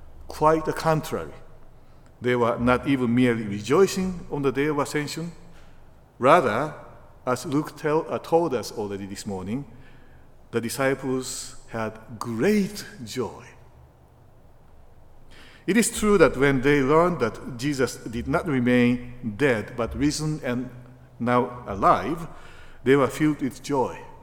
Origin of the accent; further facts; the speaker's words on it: Japan; English is a second language; moved away; And you know, I am from Japan, and this means that I am away from my family and friends most of the time.